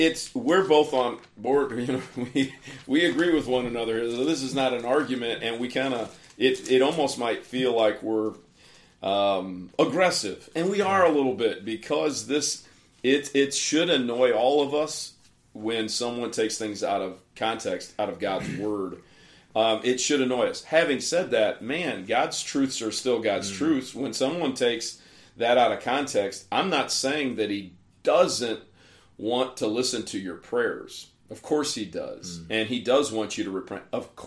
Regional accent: United States; And I'm an American through and through. I bleed red, white, and blue.

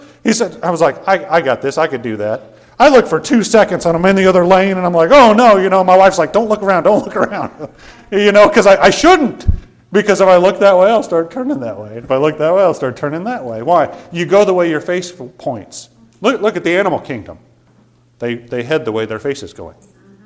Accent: United States; I'm an American, you're an American, we both have liberty, we both have freedom.

